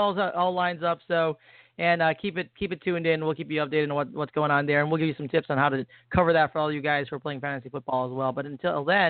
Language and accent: English; Midwest, United States; And I'm actually from the Midwest. I love brats.